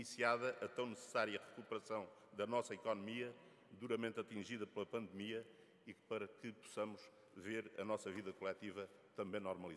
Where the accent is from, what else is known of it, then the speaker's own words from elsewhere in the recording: Portugal; enquanto portugueses